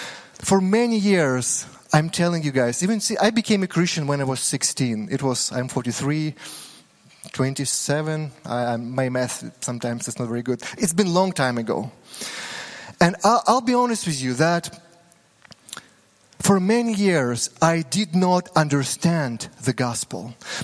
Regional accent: Ukraine; English is a second language; I said that I'm from Ukraine

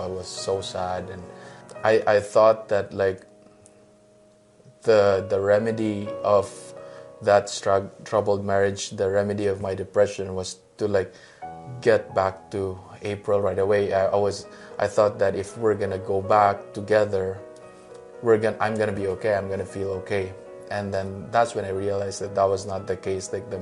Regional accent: Philippines; now in Canada; I'm from Philippines. And we came here in Canada in 2015.

